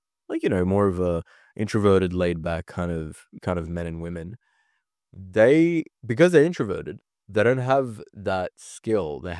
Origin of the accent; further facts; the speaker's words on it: Sydney, New South Wales, Australia; I'm a Kurdish immigrant. I grew up in Sydney, Australia.